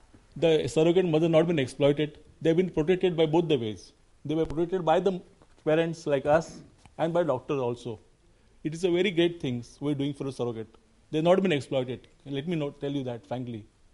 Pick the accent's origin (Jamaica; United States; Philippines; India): India; Alibag, Maharashtra; I'm from Alibag. … from Alibag. I go to Cineplex, multiplex in Alibag.